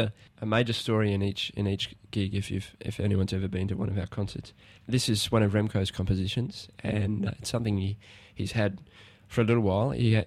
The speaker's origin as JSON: {"language": "English", "town": "Canberra", "region": "Australian Capital Territory", "country": "Australia", "tie": "born there", "said": "My mother and father met at the Canberra School of Music, mm-hmm. and I was born while they were students there."}